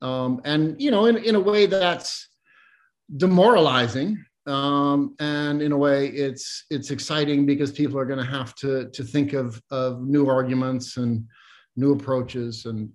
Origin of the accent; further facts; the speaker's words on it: Missouri, United States; I'm from Missouri originally